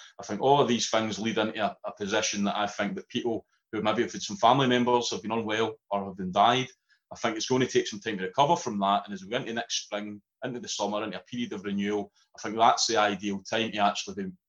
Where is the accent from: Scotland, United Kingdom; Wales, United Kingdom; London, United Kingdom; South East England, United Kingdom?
Scotland, United Kingdom; Inverclyde; I come from Inverclyde.